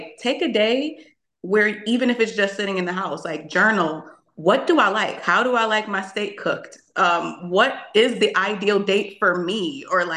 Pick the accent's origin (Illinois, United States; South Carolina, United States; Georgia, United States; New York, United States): New York, United States; Buffalo; And I'm like, well, I'm from Buffalo.